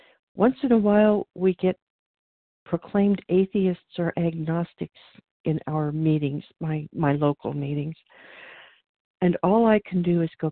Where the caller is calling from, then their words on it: Oregon, United States; Okay, I am calling from Oregon.